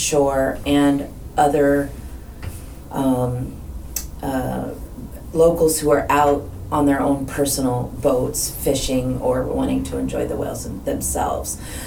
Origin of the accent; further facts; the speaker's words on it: Hawaii, United States; I'm from Hawaii originally. I've gone whale watching all over the world.